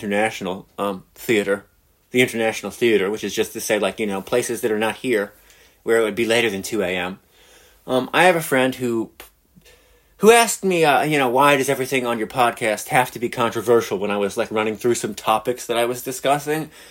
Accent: United States; If you can't tell by the accent, I'm an American.

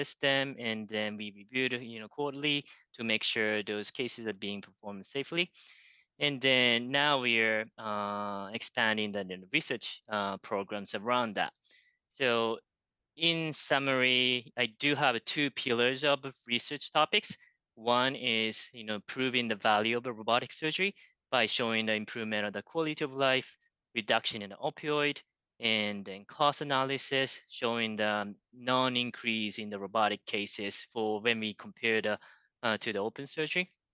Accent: Tokyo, Japan; English is a second language; now in Houston, United States; I am originally from Tokyo, Japan.

